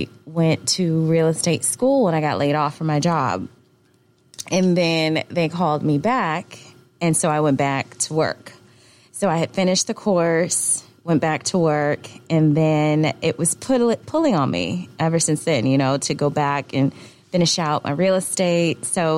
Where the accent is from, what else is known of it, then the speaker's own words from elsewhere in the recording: Richmond, Virginia, United States; now in Atlanta, United States; I am a licensed realtor and now certified mentor with eXp Realty. And I am originally from Richmond, Virginia, and I got to Atlanta in 2016 and absolutely love this place.